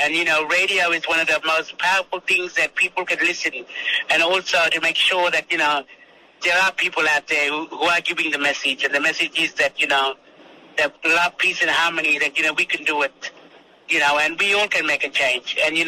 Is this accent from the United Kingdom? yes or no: no; Northern Territory, Australia; I'm from Kiwi Island, Northern Territory. I'm part of the Sister Girls, the indigenous transgender community on Kiwi Islands